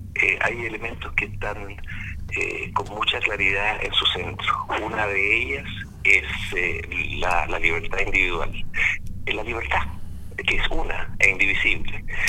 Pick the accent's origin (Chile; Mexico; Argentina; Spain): Chile; algo que nosotros como chilenos nunca antes habíamos logrado